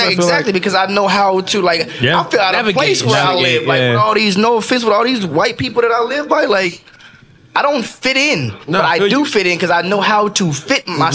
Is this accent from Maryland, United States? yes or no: no; Pacoima, California, United States; I grew up in Pacoima.